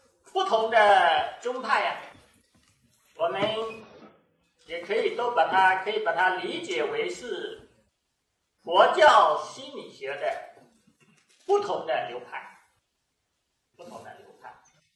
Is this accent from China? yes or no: yes; China; 他对我们中国人的这个良好的心态建设